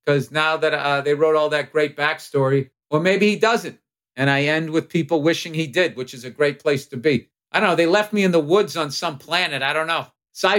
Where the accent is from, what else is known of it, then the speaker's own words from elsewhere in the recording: Massachusetts, United States; accent: Boston; I did get some crap about my accent, where someone's like, "I've never heard a Boston accent in outer space."